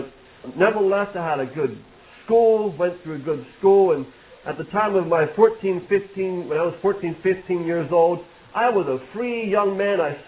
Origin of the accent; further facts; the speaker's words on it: Pennsylvania, United States; I grew up in Lancaster County as an Amish boy.